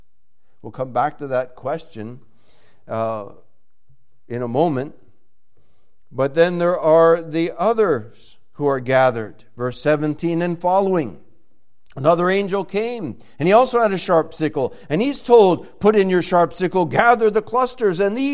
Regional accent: the South, United States; and I grew up in the South when I was paddled in school, and we prayed in school and stuff like

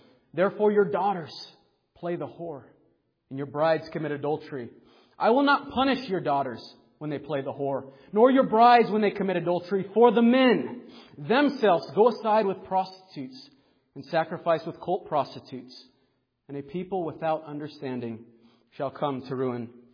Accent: Arizona, United States; but growing up in Arizona, I used to say Baal.

